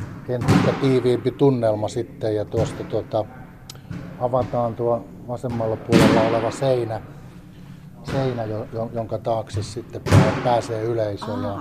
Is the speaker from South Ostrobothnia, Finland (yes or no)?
yes; Ruha, South Ostrobothnia, Finland; Minä olen tästä kotosin, joo, ja ihan syntyjään, ja ei ole kaukaa Jormakaan, mutta tässä on niin pieniä kyliä. Jorma on Alanurmon puolelta ja minä olen tästä Ruhan puolelta